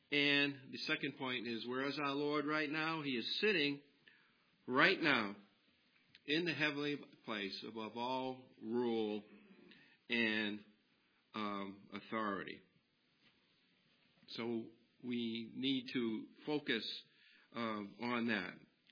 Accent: Webster, Massachusetts, United States; I am from Webster, Massachusetts, which is a small town south of Worcester, Massachusetts, in the central part of the state.

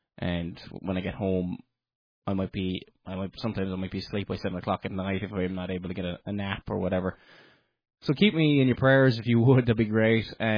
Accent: Cork, Munster, Ireland; And I'm from the Republic of Ireland. I'm originally from Cork.

